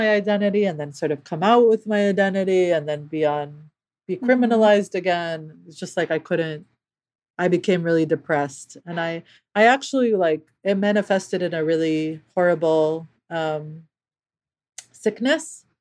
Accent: Palestine; open about being Palestinian. Up until then, I really felt like I hid my identity. People are like, where are you from? Like, Lebanon.

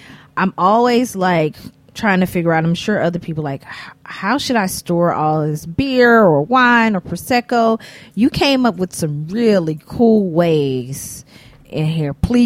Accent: Athens, Georgia, United States; I'm born and raised in Athens, Georgia.

